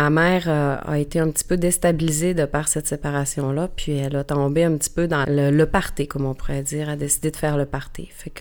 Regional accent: Alma, Quebec, Canada; je suis native d'Alma, j'ai 38 ans

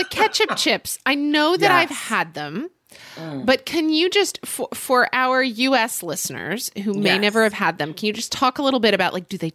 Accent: Oklahoma City, Oklahoma, United States; So when I was in middle school, so I grew up in Oklahoma City, Oklahoma.

